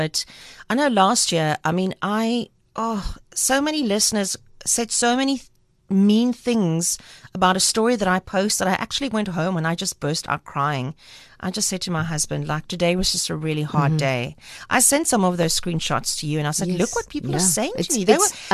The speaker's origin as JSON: {"language": "English", "country": "South Africa", "first_language": "af", "second_language": "English", "said": "And all of a sudden, Afrikaans being my first language."}